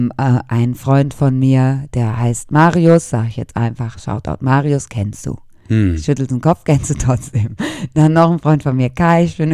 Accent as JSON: {"language": "German", "town": "Cologne", "region": "North Rhine-Westphalia", "country": "Germany", "said": "als Kölnerin kennt man da jemanden"}